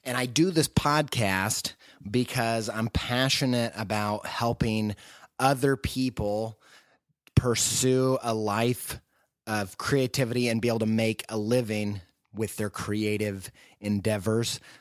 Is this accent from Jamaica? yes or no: no; Indiana, United States; also born or lived in England; now in Columbus, United States; I'm from the great state of Indiana. I'm a Midwesterner. I currently live in Columbus, Ohio.